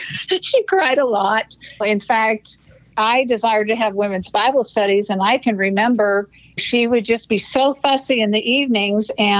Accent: Columbus, Ohio, United States; now in Anderson, United States; So, of course, Randy was from Anderson, born and raised in Anderson, and I was Columbus, Ohio. So it's just about 3 hours apart.

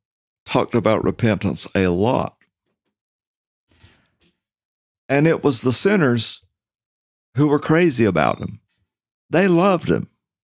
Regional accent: the South, United States; also born or lived in New England; And I should have known better because I grew up in the South. Cooks in the South love self-rising flour.

